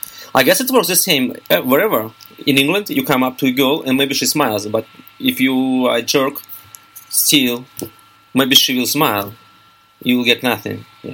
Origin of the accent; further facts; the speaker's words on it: Moscow, Russia; I am from Moscow as well. And I can say that Moscow is a very frank town